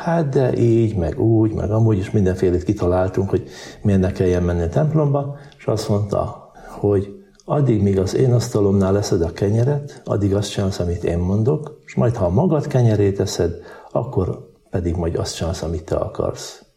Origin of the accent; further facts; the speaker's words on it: Boldogkőváralja, Borsod-Abaúj-Zemplén, Hungary; also born or lived in Szántó; Szánton születtem, Boldogkőváraján nevelődtem fel egy vallásos családban.